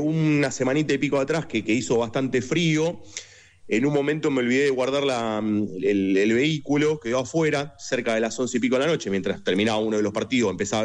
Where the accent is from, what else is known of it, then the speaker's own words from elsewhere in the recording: La Matanza, Buenos Aires Province, Argentina; born there; En La Matanza.